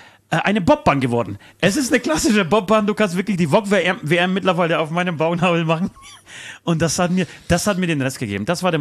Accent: Germany; Nein, ich komme aus Deutschland, Alter, ich creme mich nicht ein, weißt du?

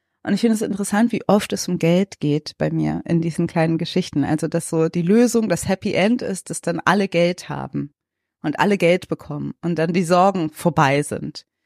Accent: Cologne, North Rhine-Westphalia, Germany; Ich bin in Köln-Nippes aufgewachsen.

